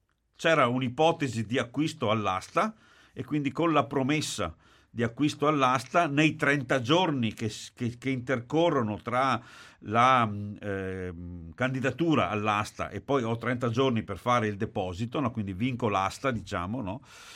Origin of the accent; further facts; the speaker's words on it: Veneto, Italy; Noi come Veneto il meccanismo è quello di non essere riusciti a gestire questa urbanistica.